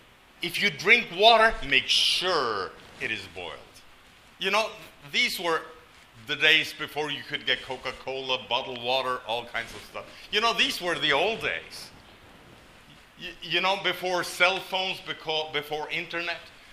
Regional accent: Norway; I was born and raised in Norway

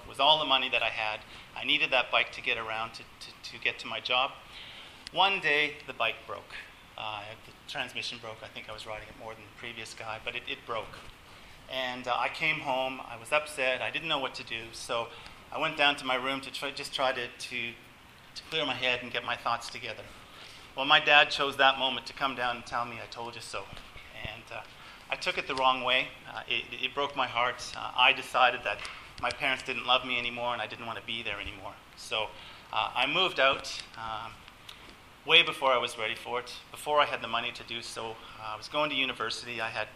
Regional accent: Canada; even though I'm Canadian, I'd only been on skis 5 times in my life

